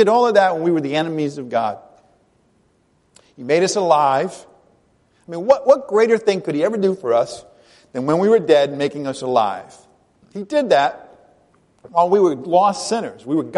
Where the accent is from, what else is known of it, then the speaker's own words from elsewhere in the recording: United States; I'm an American. It works. That's what Americans love, things that work, right?